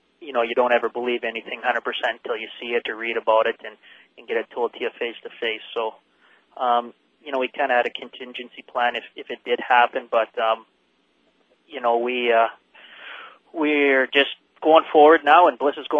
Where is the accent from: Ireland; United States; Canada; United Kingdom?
Canada; And growing up in Canada, I think you even see more of it.